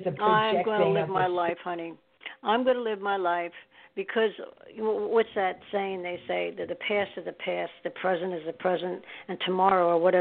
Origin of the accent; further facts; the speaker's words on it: Staten Island, New York, United States; I was born in New York. I'm a New Yorker. I was born upstate, and then I lived in Staten Island after that, went to school there. I am a New York person.